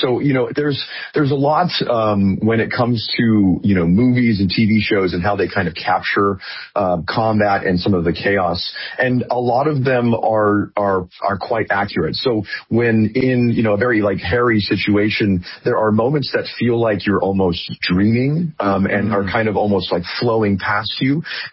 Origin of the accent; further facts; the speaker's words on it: California, United States; And so I'm from Northern California, Silicon Valley area.